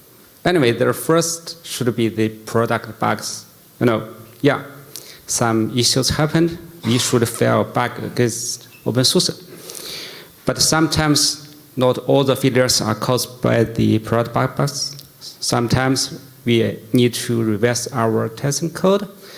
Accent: Beijing, China; English is a second language; and I'm from Beijing, China, and I have been working on sushi for about 5 years. So at first, let me say my English is not very good.

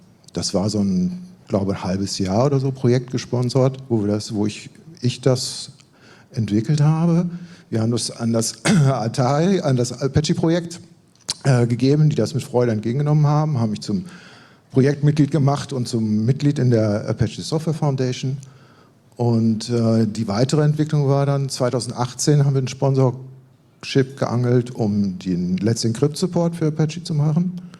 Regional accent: Münster, North Rhine-Westphalia, Germany; Ich komme aus Münster, 2 Stunden von hier, wahrscheinlich einer der Älteren hier im Raum.

